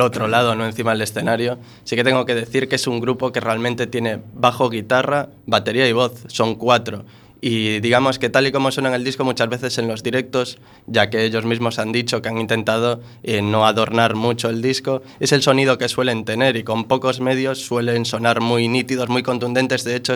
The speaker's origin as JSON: {"language": "Spanish", "town": "Redondela", "region": "Galicia", "country": "Spain", "said": "Yo en mi caso, que soy de Redondela, 150 kilómetros con PEAs, mesa de mezclas y demás."}